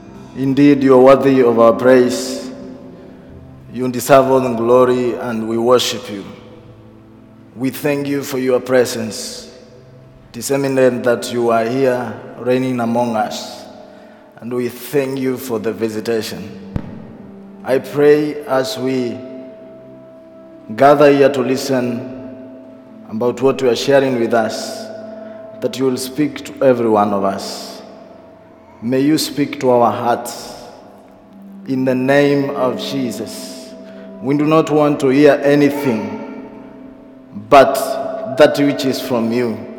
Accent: Kenya; I come from Kenya, and I thank God for the opportunity.

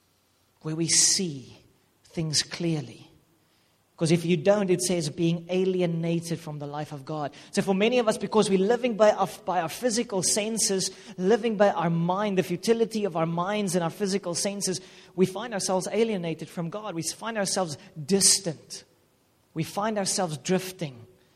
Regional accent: Paarl, Western Cape, South Africa; this is the family you come from, this is the town you come from. I come from Paul in the Western Cape.

